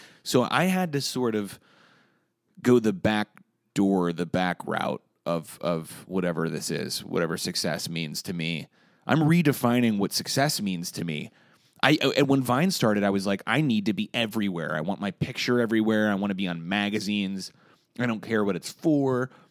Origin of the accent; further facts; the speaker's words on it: Ohio, United States; when you move to New York or L.A., you don't know I was coming from Ohio.